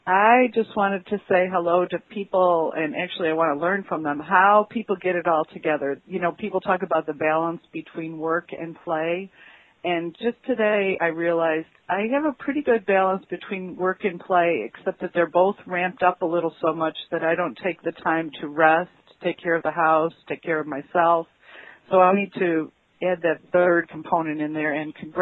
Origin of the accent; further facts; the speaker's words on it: Wheeling, Illinois, United States; Hi, Dale. … from Wheeling, Illinois.